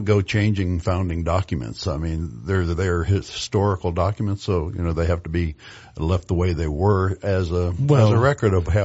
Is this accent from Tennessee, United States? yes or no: yes; Tennessee, United States; born there; now in Knoxville, United States; I was born in Tennessee. I was born in West Tennessee.